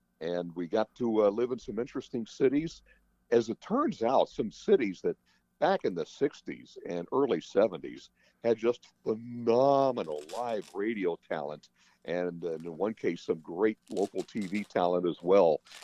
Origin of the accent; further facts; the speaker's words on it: Corona, California, United States; born there; I was born in Corona, California, Southern California.